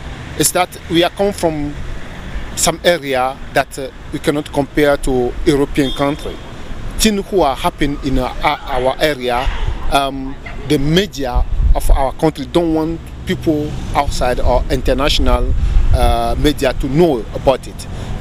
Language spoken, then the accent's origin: English; Togo; I'm coming from Togo, to go there and see how the life is looking like.